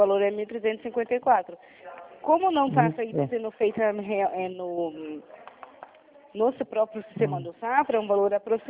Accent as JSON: {"language": "Portuguese", "town": "Sorocaba", "region": "São Paulo", "country": "Brazil", "said": "eu sou de Sorocaba."}